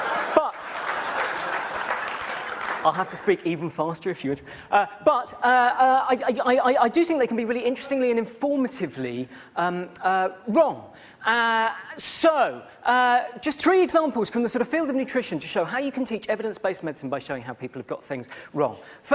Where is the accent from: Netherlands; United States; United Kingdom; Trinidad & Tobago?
United Kingdom; England; I've brought my socially awkward demeanour, and I'm English